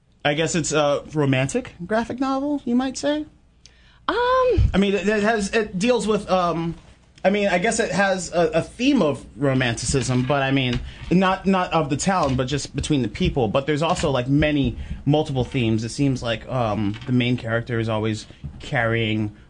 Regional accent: Charlottesville, Virginia, United States; I was in Brooklyn during 2013, too, and I am from Charlottesville

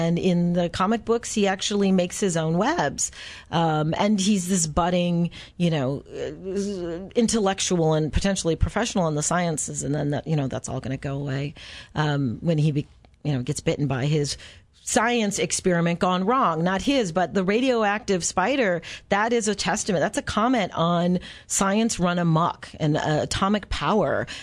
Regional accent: Minnesota, United States; I grew up in the Midwest, so Paul Bunyan is, I'm a Minnesotan

